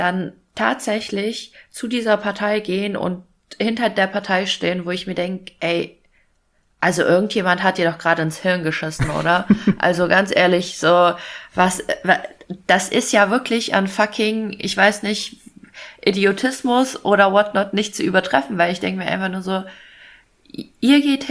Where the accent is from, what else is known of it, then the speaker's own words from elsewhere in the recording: Fulda, Hesse, Germany; Also ich komme ja aus Fulda